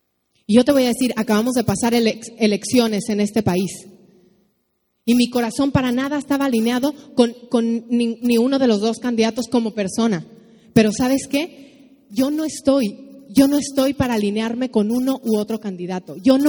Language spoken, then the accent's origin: Spanish; Mexico; Y mi parte como mexicana es orar e interceder para que en medio del juicio mi nación se vuelva a los pies del Cordero.